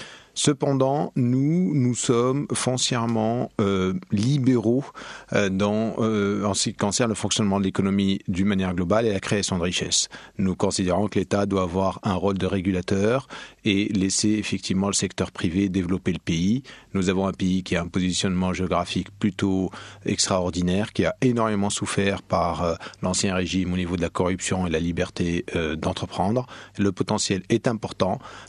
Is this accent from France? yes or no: no; Tunisia; Il y a deux choses qui nous ont marqué en tant que Tunisiens.